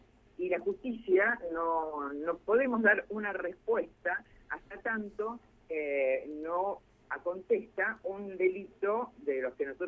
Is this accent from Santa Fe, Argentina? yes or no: yes; Santa Fe, Argentina; pero yo soy una santafesina más.